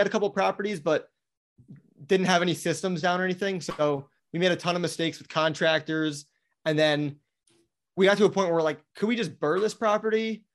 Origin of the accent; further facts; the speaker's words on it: Wisconsin, United States; now in Florida, United States; And I'm in Florida. So I grew up in Wisconsin. So it's not like it's some random state that I've never heard of before.